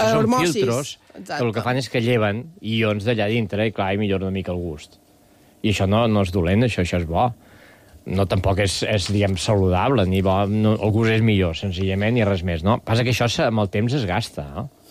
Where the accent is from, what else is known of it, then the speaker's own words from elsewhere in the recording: Catalonia, Spain; Jo, que sóc català